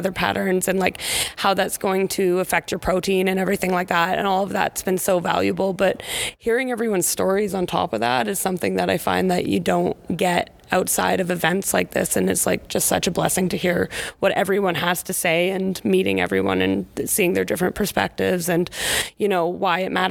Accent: Calgary, Alberta, Canada; I'm from Calgary, Alberta.

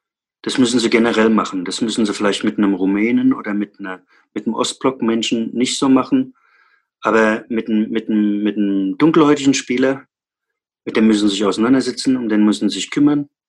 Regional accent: Dannenfels, Rhineland-Palatinate, Germany; in Dannenfels, wo ich herkomme.

